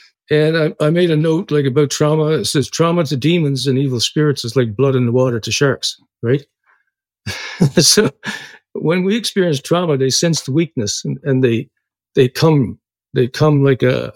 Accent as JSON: {"language": "English", "region": "East Coast", "country": "Canada", "tie": "born or raised there", "said": "fast forward now to I'm growing up in Canada on the East Coast"}